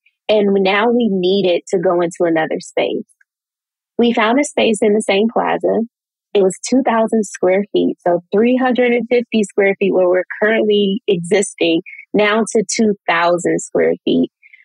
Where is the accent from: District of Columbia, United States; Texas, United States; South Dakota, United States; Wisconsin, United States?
District of Columbia, United States; Washington; And so growing up in Washington, D.C. in Anacostia, there's still one grocery store that services over 50,000 people.